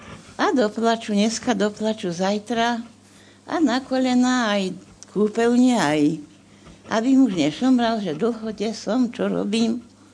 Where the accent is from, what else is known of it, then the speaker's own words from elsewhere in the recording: Martin, Žilina Region, Slovakia; Ja som z Martina